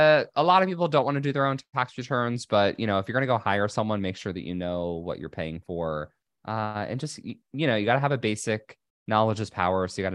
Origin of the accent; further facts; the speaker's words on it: Indiana, United States; I am originally from Indiana, so Midwesterner at heart. I went to Indiana University.